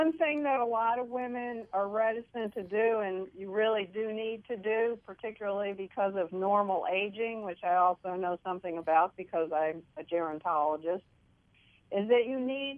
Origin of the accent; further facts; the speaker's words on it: New York City, New York, United States; I'm from New York City. What can I say?